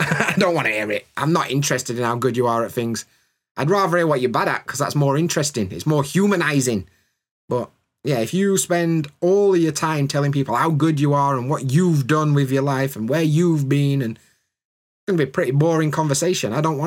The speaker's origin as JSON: {"language": "English", "country": "United Kingdom", "said": "As a British person, it comes across proper rude."}